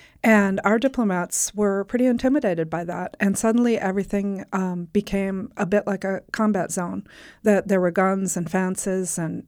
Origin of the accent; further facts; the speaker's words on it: Midwest, United States; I grew up in the Midwest and I consider myself a Midwestern girl